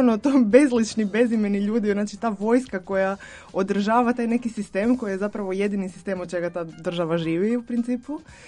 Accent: Umag, Istria County, Croatia; ja sam s mora, znači ja sam iz Umaga, što je u Istri, na ono, turistički grad na obali. I imam cijeli život taj doticaj s turizmom, znači rođena sam u turizmu, u obitelji koja se bavi turizmom

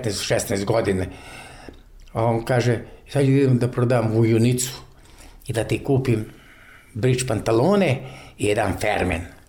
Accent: Lozovik, Šumadija, Serbia; Moram da naglasim, ja sam Šumadinac iz Lozovika.

